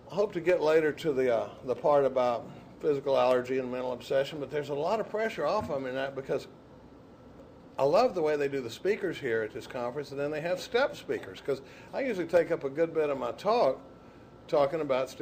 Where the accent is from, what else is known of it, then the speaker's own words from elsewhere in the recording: Dallas, Texas, United States; I grew up in Dallas, Texas, during the baby boom. I was born in the mid-50s